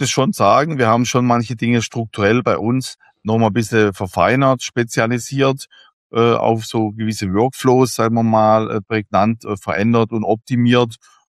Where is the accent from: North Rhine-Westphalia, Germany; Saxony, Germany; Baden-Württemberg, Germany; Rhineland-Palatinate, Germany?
Baden-Württemberg, Germany; Villingen-Schwenningen; damals in Villingen-Schwenning, wo ich aufgewachsen bin.